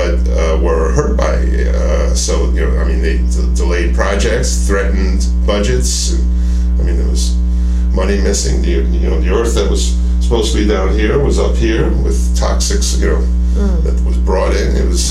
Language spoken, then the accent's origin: English; New York, United States; my wife and I were ready to, we're both from New York, we were ready to go back